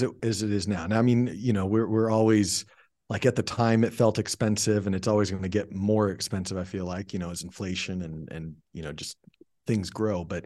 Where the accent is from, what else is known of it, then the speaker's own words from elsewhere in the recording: Dallas, Texas, United States; Well, I grew up in Dallas, Texas, which is where my family still is.